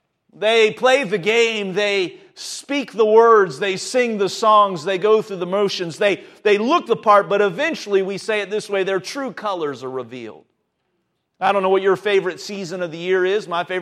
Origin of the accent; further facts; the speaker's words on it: Ohio, United States; but I certainly growing up in Ohio, I sure love the changing of the leaves